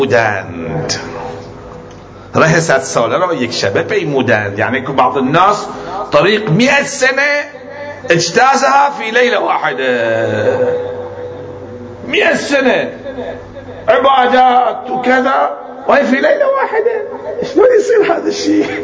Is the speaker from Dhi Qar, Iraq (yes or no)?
no; Najaf, Najaf Governorate, Iraq; وأيضا عندنا في النجف الأشرف